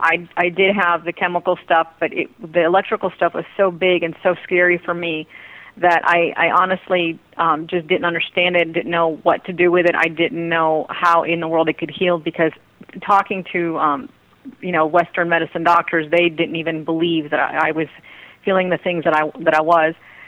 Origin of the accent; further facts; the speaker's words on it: Ecuador; born there; first language Spanish; English is a second language; I am fluent in Spanish. I'm South American descent. Actually, I was born in Ecuador, so I speak Spanish fluently, and I treat many clients in Spanish. I also do speak French